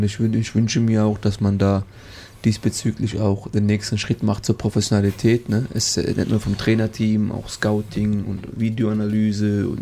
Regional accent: Mannheim, Baden-Württemberg, Germany; Ich bin ein Mannheimer. Fühle mich sehr wohl.

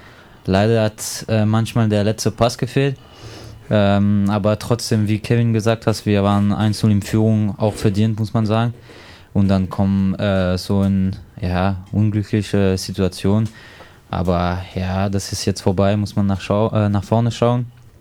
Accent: France; German is a second language; now in Germany; Okay, ich komme aus Frankreich, das hat schon welche bestimmt gemerkt, und habe dort auch Fußball angefangen zu spielen, 6 Jahren, und dann wurde ich bei Nachwuchszentrum von Racing Straßburg ausgebildet, da habe ich meine Station gehabt, dann zurück nach Mulhouse

